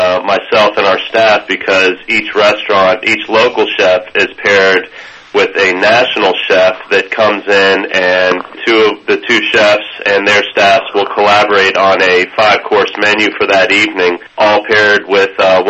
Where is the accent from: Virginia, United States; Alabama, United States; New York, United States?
Virginia, United States; now in Charleston, United States; That I'm from the Virginia area originally, but spent time in Charleston in the mid-90s and then moved back to the D.C. area